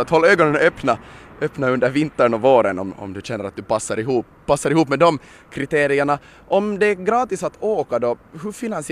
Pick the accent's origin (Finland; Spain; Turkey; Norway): Finland; Kauniainen, Uusimaa; Vad kostar det för mig då att åka till mina hemknutar i Grankulla till exempel?